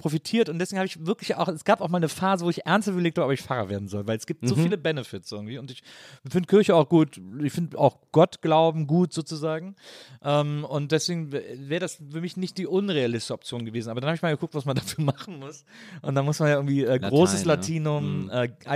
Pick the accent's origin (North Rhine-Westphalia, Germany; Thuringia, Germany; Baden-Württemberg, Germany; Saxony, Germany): North Rhine-Westphalia, Germany; Wesseling; Ich komme aus Wesseling, das ist da zwischen Köln und Bonn, so ein Kaff.